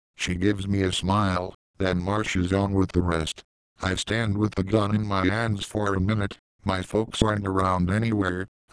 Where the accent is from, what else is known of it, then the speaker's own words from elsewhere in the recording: Liberty, Missouri, United States; this used to be a pool in the town I grew up in Liberty, Mo, a fucking fabulous pool, high dive and all